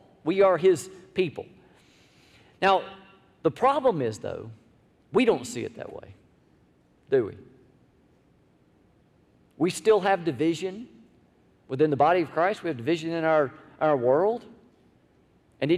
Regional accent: the South, United States; Now, I want you to know, I am white, okay? I grew up in the South, okay?

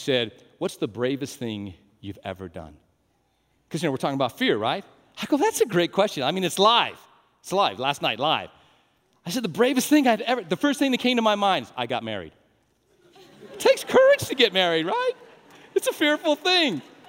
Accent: Albuquerque, New Mexico, United States; I was raised in Albuquerque. Schools in Albuquerque were quite tough back then.

